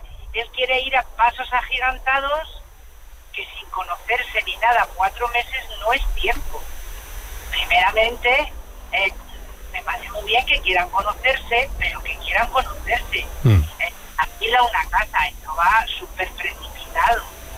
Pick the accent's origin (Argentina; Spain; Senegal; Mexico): Spain; Toledo, Castilla-La Mancha; Soy de Toledo, pero estoy saliendo de Barcelona.